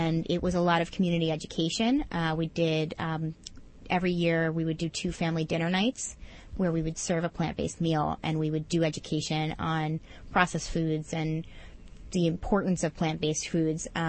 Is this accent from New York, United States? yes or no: yes; Queens, New York, United States; born there; I was born in Queens, so I was very, very proud of 244